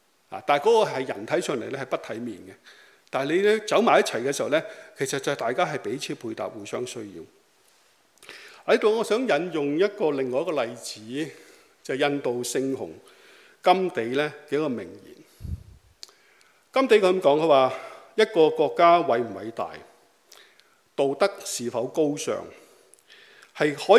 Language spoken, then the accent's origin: Cantonese; Hong Kong; 但係我哋香港人好多都好有愛心